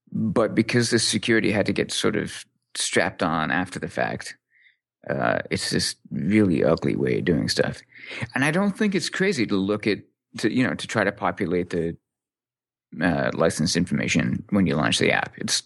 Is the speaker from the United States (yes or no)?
no; Canada; Fuck no, I'm Canadian, man.